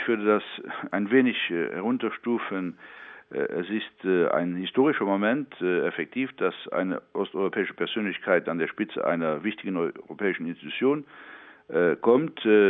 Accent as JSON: {"language": "German", "country": "Luxembourg", "said": "das steht mir nicht zu, als Luxemburger das zu tun."}